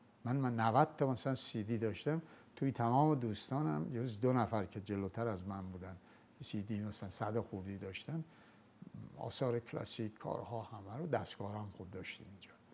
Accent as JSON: {"language": "Persian", "country": "Iran", "said": "ولی میدونستن ما ایرانی هستیم"}